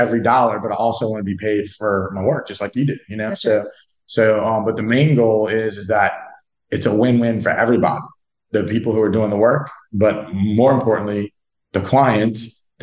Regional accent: New Orleans, Louisiana, United States; So I'm a proud resident of Tangipahoa Parish. However, I'm from New Orleans and I love both sides of the lake.

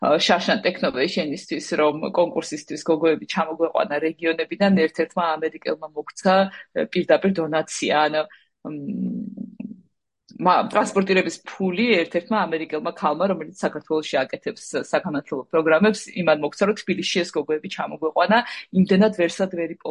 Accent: Sukhumi, Abkhazia, Georgia; მე თვითონ სოხუმიდან ვარ

